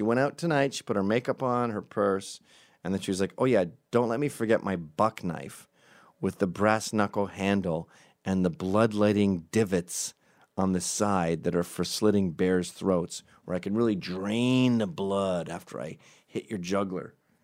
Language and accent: English; Scotland, United Kingdom; I have a buzz because I'm Scottish, and I'm ready to brawl.